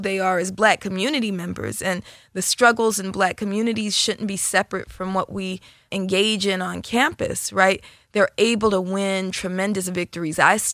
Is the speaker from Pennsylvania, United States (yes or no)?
no; Oakland, California, United States; So my neighborhood, like many neighborhoods in the late 80s, early 90s, was ravaged by crack cocaine. I'm from East Oakland.